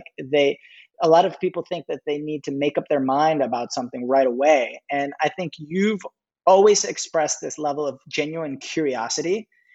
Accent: San Francisco Bay Area, California, United States; growing up in the Bay Area, being born and raised here, hip hop has been a elemental part of our upbringing.

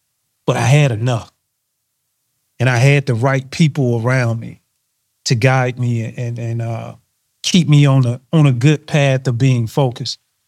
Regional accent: United States; And so that's what my childhood really brought for me growing up in Washington County.

